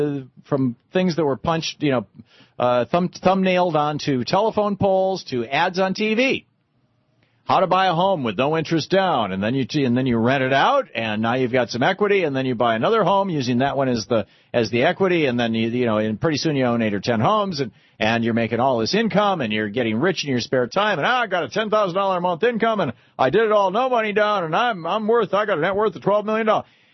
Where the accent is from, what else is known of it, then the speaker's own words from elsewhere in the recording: Michigan, United States; I grew up in Michigan, and many years ago. And when I was a little kid in the 50s and 60s, there were not a lot of overweight people in Michigan.